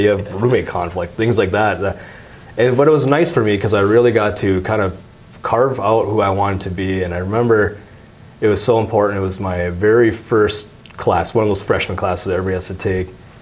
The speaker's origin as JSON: {"language": "English", "town": "Minneapolis", "region": "Minnesota", "country": "United States", "tie": "born or raised there", "said": "So my early life growing up, I grew up in North Minneapolis, which was very inner city at the time and still is."}